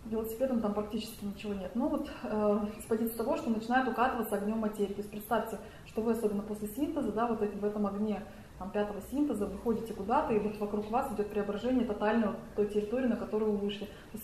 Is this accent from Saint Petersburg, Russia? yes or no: no; Moscow, Russia; also born or lived in Izhevsk, Russia; с одной стороны мы москвичи